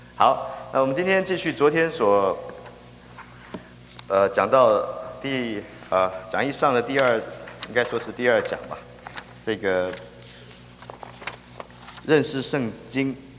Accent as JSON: {"language": "Chinese", "country": "China", "said": "对于我们中国人来说，这个名称是很好的名称。"}